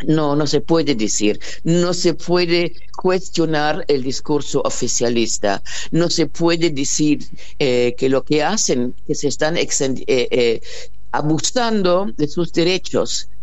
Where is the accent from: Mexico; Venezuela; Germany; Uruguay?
Germany; porque soy alemana y hay que combatir eso